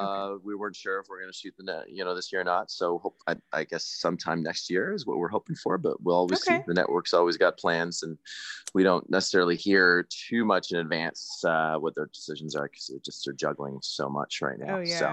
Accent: Canada; So I I tell them I'm from Canada.

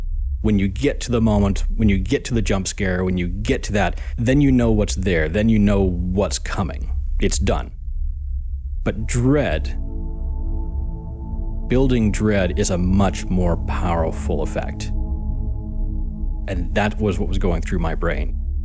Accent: Arizona, United States; New Mexico. Then Arizona, my home state.

